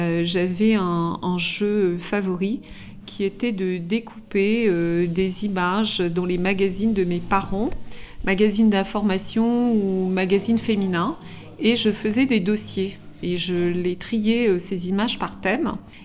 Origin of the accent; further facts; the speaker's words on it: Grenoble, Auvergne-Rhône-Alpes, France; now in Paris, France; J'ai grandi à Grenoble, j'ai fait toutes mes études de droit à Grenoble et je suis, comme on dit, montée à Paris.